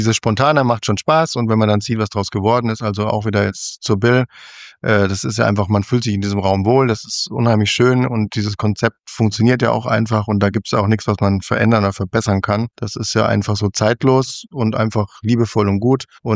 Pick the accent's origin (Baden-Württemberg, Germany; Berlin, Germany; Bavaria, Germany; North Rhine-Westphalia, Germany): Bavaria, Germany; Das war ja das bei mir im Fränkischen. Also wir waren ja eher sehr bodenständig und sehr rustikal.